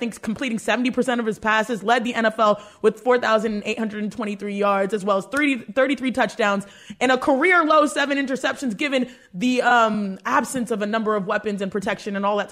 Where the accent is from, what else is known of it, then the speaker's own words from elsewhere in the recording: Houston, Texas, United States; my family, born and raised in Houston, Texas, me and my siblings, and Houston, you know, has a dear part of my life and heart.